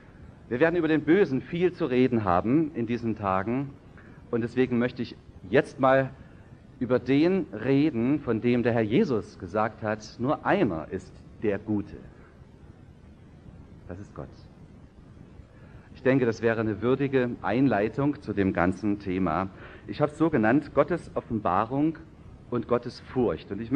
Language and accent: German; Hammerbrücke, Saxony, Germany; einmal aus meiner Heimat, Heimatgemeinde Hammerbrücke im Vogtland. Das liegt immerhin auch 700 Meter hoch und ein bisschen nordöstlich von hier.